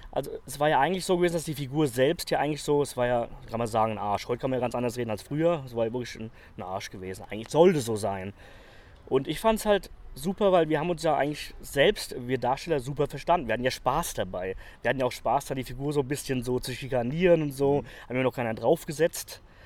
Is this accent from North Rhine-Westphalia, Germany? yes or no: no; Bad Homburg, Hesse, Germany; ich komme ja aus Frankfurt, also aus Bad Homburg unten